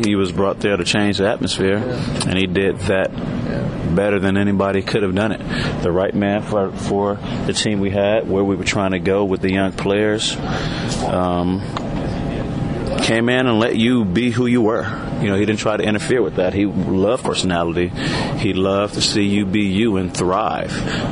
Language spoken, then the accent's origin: English; California, United States; I'm from the Bay, and I don't make that up for discussion.